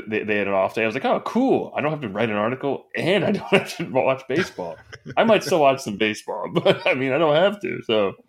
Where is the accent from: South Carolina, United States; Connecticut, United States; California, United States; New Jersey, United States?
Connecticut, United States; I grew up in Connecticut, all right?